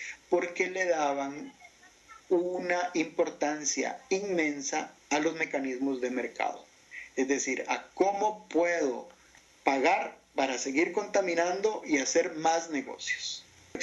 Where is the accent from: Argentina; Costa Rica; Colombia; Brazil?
Costa Rica; Como los nuestros, yo soy de Costa Rica